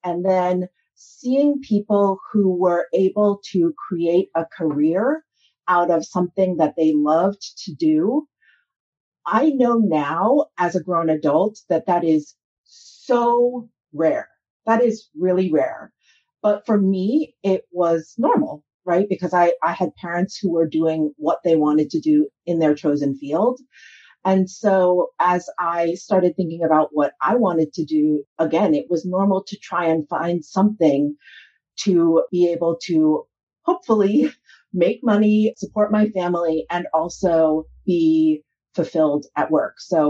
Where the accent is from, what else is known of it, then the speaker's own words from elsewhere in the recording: New York City, New York, United States; No, as you mentioned, I am born and raised in New York. My parents are from Japan. My mother is from Kobe. My father is from Tokyo.